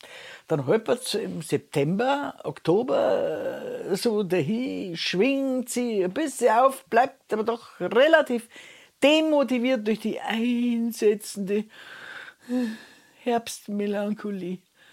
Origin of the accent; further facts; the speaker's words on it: Bavaria, Germany; Also bei uns in Bayern ist es so, im Januar, da liegen alle wie ausgebrannte Knallfrösche im postchristlichen Winterschlaf.